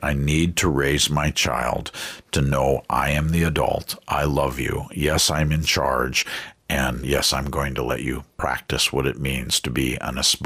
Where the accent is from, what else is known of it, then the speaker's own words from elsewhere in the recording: New York, United States; also born or lived in Washington, D.C. / Knoxville; I said, well, I grew up in New York and then Washington, D.C. And then, you know, I went to undergraduate and some of graduate school in Knoxville.